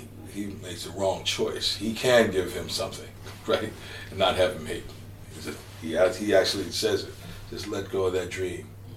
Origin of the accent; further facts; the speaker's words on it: United States; that's the pride that I feel when I think of myself as an American